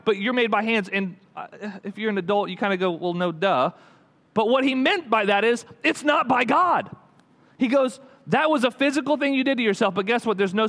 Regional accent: Texas, United States; We got to travel to Salem last spring break. We've never been because we're from Texas.

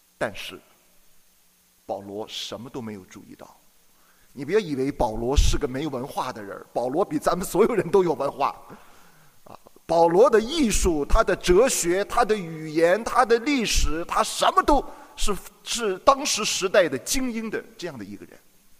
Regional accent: Yantai, Shandong, China; 这个地理位置很像我的家乡山东烟台

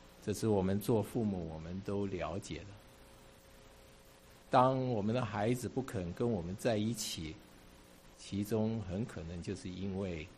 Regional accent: China; 其实我们中国人我讲我们世界上很多人都明白这一点啊。我们中国我们也说哈

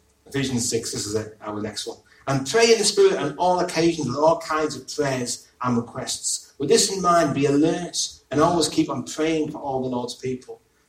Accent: England, United Kingdom; We can't help being English, can we? Or British, or whatever you are, you know.

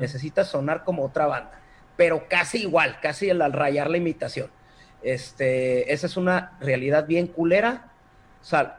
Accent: Chihuahua, Mexico; te voy a decir el otro agravante, somos de Chihuahua.

